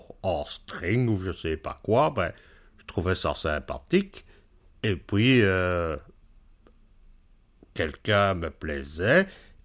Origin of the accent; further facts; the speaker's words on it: Anderlecht, Brussels, Belgium; born there; Je suis né 27 rue du Chimiste à 1070 Anderlecht.